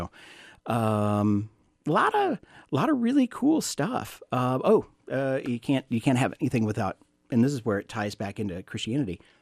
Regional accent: Missouri, United States; Originally from Southwest Missouri.

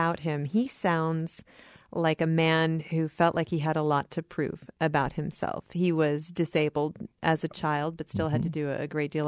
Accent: Cedar Falls, Iowa, United States; When I was growing up, I grew up in Cedar Falls, so I knew about Bess Streeter Aldrich when I was growing up

